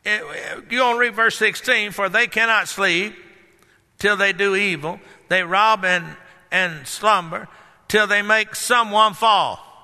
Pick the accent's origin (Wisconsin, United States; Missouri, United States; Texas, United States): Texas, United States; Garland; Of course, I grew up in Garland, Texas, which is now just a part of the Dallas area. It used to be about 16 miles out of Dallas